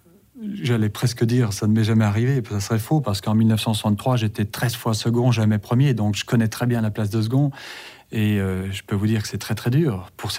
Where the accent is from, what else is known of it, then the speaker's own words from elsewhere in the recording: Val d'Isère, Auvergne-Rhône-Alpes, France; Certes, je suis parti de Val d'Isère, donc ça n'est pas tout à fait zéro, c'est Val d'Isère, c'est fantastique.